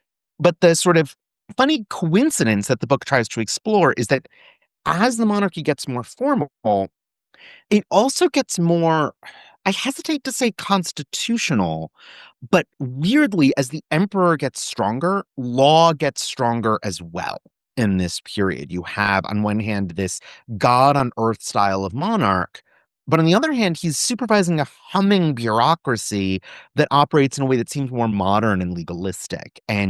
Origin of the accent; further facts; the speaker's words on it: United States; Short version, I'm American.